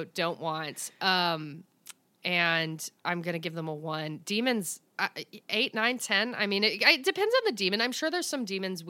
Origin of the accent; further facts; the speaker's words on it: the South, United States; Well, people believe in hell, you know. I'm from the South.